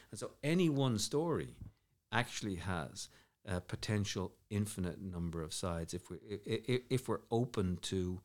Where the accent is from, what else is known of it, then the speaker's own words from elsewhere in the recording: Dublin, Leinster, Ireland; I grew up in Ireland. My mum's from Derry. I'm from Dublin. I knew a lot about, you know, Northern Ireland growing up